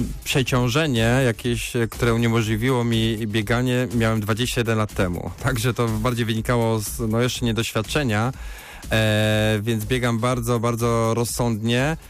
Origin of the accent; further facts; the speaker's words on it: Poznań, Greater Poland Voivodeship, Poland; Jestem rodowitym poznaniakiem